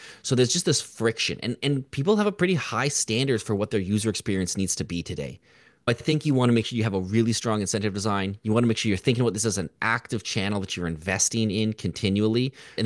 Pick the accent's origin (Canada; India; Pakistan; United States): Canada; I'm from Canada.